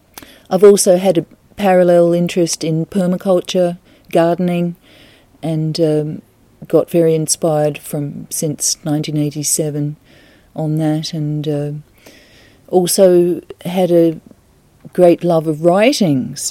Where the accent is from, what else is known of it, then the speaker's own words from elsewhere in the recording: Australia; now in Ireland; I come from Australia. I'm also living part of the time in Ireland and I hope to be moving there in 2015.